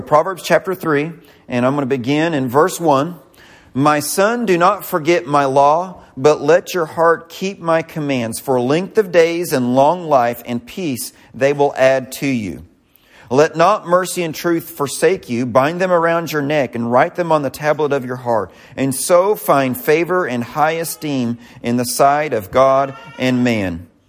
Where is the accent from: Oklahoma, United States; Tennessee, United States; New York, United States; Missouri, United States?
Missouri, United States; I'm from Missouri. You have to show me.